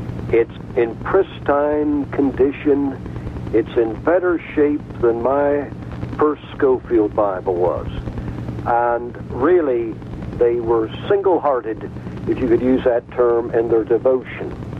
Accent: United States; accent: American; now in United Kingdom; or to hear my American accent, that might be a bit of a problem

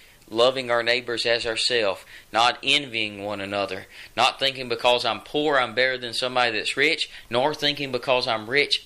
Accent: Mississippi, United States; My home state of Mississippi, percentage-wise, we're the poorest state in the Union.

